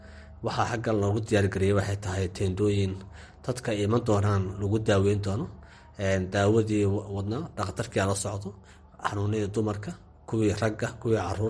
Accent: Beledweyne, Hiran, Somalia; waxaan ku dhashay Beledweyne, nolosheedii ma kusoo qaatay, waxaan kusoo bartay, inkastoo Hargeysa aan qayb aan ku lahaa

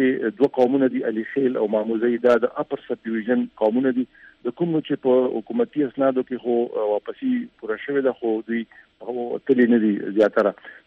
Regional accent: Khyber Pakhtunkhwa, Pakistan; زما خو تعلق کوم کې خیبر سره دی نو زه په خیبر کې يم

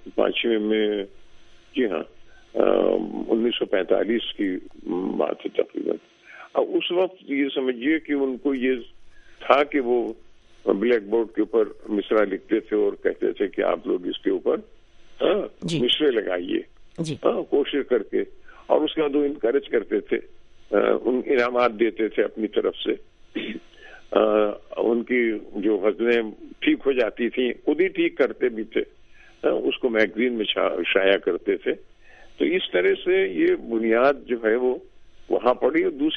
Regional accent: Rudauli, Uttar Pradesh, India; تو اس طرح سے میں ردولی میں پیدا ہوا, اور میری ابتدائی تعلیم و تربیت ردولی ہی میں ہی ہوئی. میرا تعلق چھوٹے سے ذمہ دار خاندان سے تھا

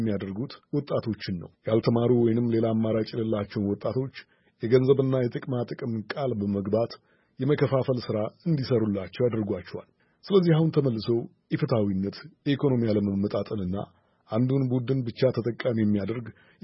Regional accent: Burundi; ያደኩት ብሩንዲ ነው።

